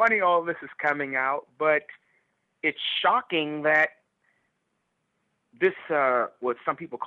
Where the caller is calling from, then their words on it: Fairfax, Virginia, United States; I'm calling from Fairfax, Virginia.